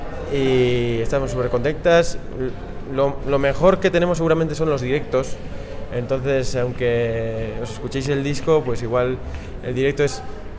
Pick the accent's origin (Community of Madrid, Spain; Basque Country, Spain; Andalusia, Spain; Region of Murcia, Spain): Basque Country, Spain; venimos del País Vasco y bueno, llevamos ya 12 años haciendo música.